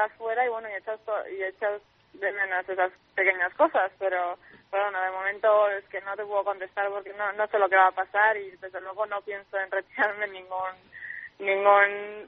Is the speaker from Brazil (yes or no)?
no; Spain; cada vez somos más españolas